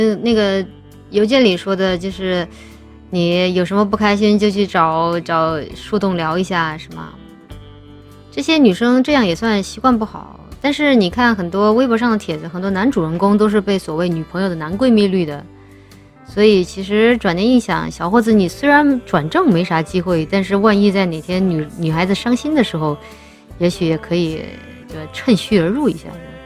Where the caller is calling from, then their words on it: Guangdong, China; 我是广东人